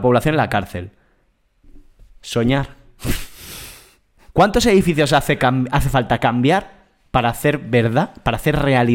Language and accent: Spanish; Terrassa, Catalonia, Spain; Yo soy un aborigen de Tarrasa. Yo acepto esta realidad gris en la que vivo.